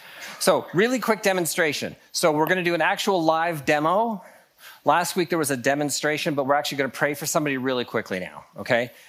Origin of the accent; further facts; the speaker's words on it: Canada; We're Canadian, so it's very hard to impolitely interrupt somebody.